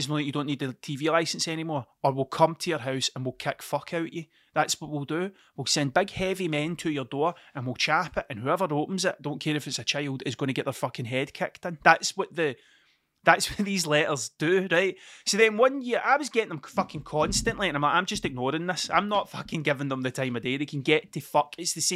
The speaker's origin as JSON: {"language": "English", "region": "Scotland", "country": "United Kingdom", "said": "I should know that because I'm Scottish."}